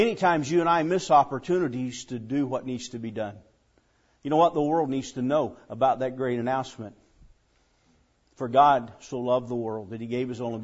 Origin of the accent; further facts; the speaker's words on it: Bergman, Arkansas, United States; I'm from Podunk. Bergman, Arkansas is a town of 418 people. It's a metropolitan area.